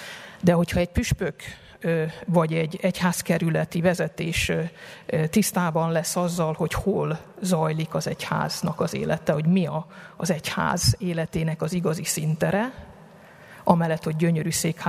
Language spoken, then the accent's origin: Hungarian; Budapest, Hungary; amikor én még budapestiként szórványba kerültem